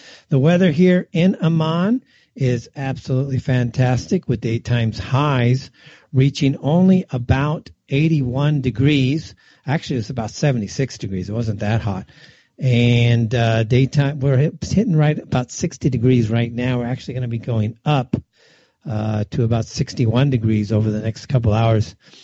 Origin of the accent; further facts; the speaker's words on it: Los Angeles, California, United States; moved away as an adult; now in Middle East; I'm native California. I was born and raised in Los Angeles, long history there. I moved out of Los Angeles to the Middle East about 12 years ago